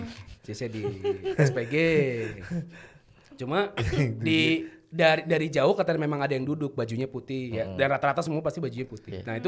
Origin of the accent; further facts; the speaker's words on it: Ancol, Jakarta, Indonesia; Karena gue juga orang Ancol jadi gue tahu.